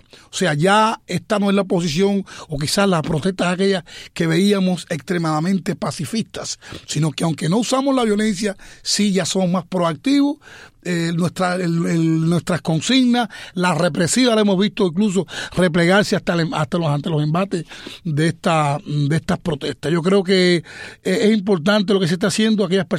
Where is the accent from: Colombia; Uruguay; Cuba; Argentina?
Cuba; como cubanos